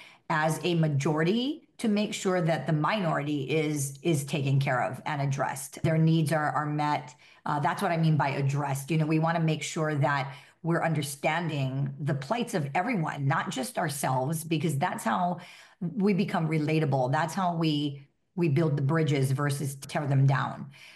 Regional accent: Hawaii, United States; I think growing up in Hawaii with just such a melting pot of cultures and nationalities

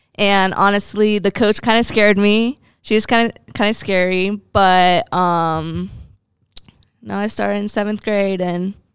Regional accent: Almena, Kansas, United States; I grew up in Almena, Kansas. It's about 2.5 hours away from Cloud, so far away from home, but not like states away.

